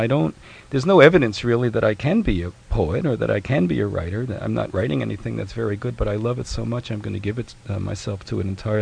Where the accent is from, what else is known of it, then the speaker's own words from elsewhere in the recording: Bronx, New York, United States; and I grew up in the East Bronx